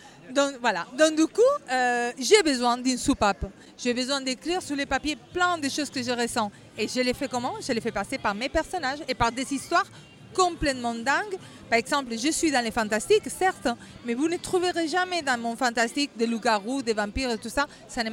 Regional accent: Spain; French is a second language; en Espagne, parce que je suis espagnole

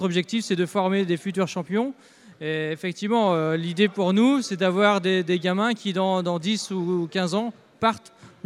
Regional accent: France; parce que forcément, on est français

